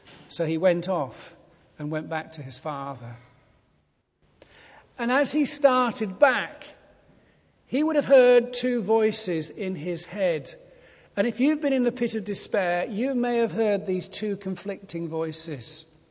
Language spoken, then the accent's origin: English; Ilkley, Yorkshire and the Humber, United Kingdom; I was brought up on Ilkley Moor. And the football team near us that we followed was Leeds United.